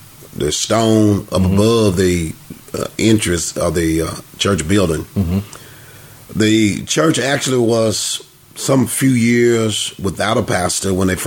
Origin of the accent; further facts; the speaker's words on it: Cerulean, Kentucky, United States; I'm originally from Tree County, and that's in the western part of Kentucky, place called Cerulean. Many people still don't believe it's on the map. A little small place, and I was born and reared there.